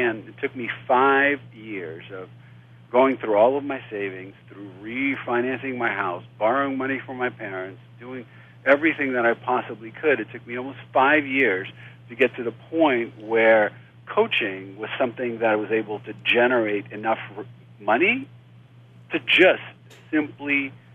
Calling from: Oakland, California, United States; I am calling from Oakland, California.

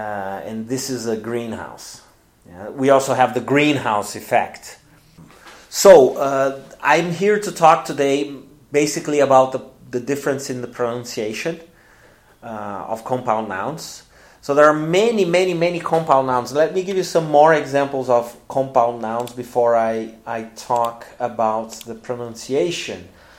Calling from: Porto Alegre, Rio Grande do Sul, Brazil; English is a second language

